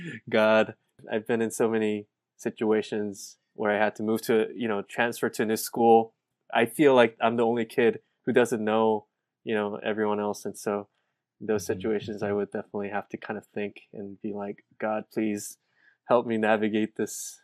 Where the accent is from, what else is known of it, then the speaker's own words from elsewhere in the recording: Saudi Arabia; English is a second language; growing up in Saudi, unfortunately, I didn't get to learn Arabic as a kid growing up. I was more in a kind of a international community.